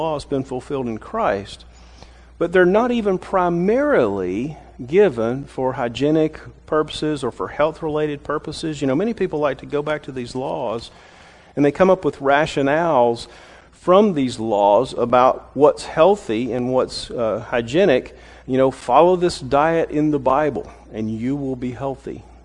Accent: Southern US, United States; I'm a Southerner. I'm just a plain old country boy. And so I grew up eating vegetables and pork and beef and poultry and biscuits.

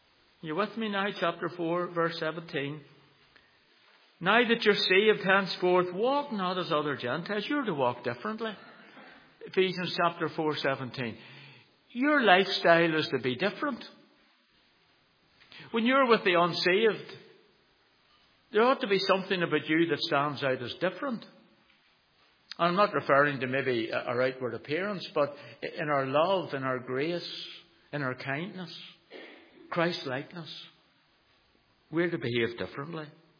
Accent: Belfast, Northern Ireland, United Kingdom; I grew up in Belfast to see a terraced house, Lisburn Road.

